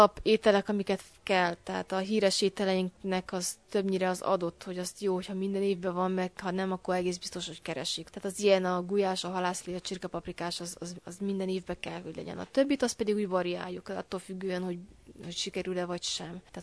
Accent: Hungary; moved away; hogy idegenben, nagyon-nagyon messze hazánktól, de próbáljuk megtartani az értékeinket, és amitől mi magyarok vagyunk

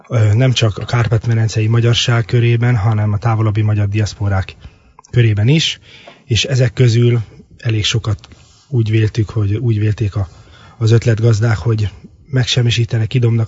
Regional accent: Nitra Region, Slovakia; moved away as an adult; now in Budapest, Hungary; 1983-ban születtem. Úgy szoktam mondani, hogy Csallóközben, a mai Felvidéken. Ott is érettségiztem a Komárom és a János gimnáziumban, és azután kerültem Budapestre egyetemre.

